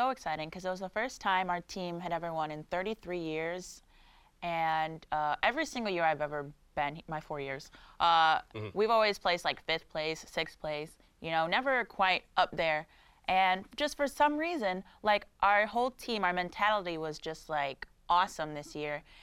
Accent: Chicago, Illinois, United States; now in Michigan, United States; I'm from Chicago, so it's a little different than it is here in Michigan.

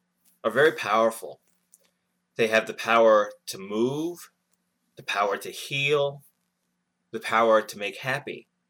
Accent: Goffstown, New Hampshire, United States; I'm from Goffstown, New Hampshire.

